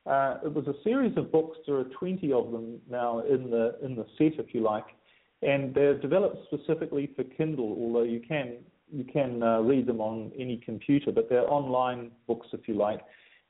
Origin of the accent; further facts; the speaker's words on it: New Zealand; now in Italy; I'm actually from New Zealand, but I'm talking to you from Italy. I'm nowhere near Australia